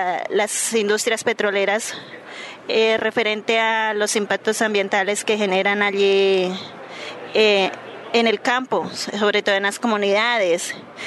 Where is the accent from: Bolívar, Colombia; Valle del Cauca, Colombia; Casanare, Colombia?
Casanare, Colombia; Yopal; soy de Yopal, Casanare. Pertenezco a la comunidad Líderes Ambientalistas por Casanare.